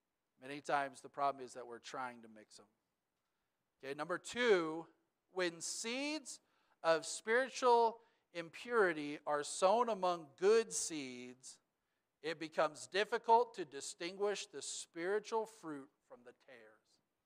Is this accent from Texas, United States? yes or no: yes; Texas, United States; I'm from the Panhandle of Texas. Anybody ever heard of a tumbleweed?